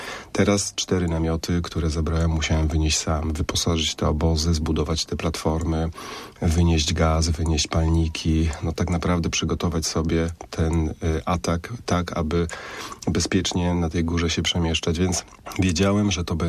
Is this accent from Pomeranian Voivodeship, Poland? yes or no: no; Silesian Voivodeship, Poland; Ja jestem góralem beskidzkim, urodzonym pod Pilskiem, piękną górą, którą nazywam Fuji Beskidów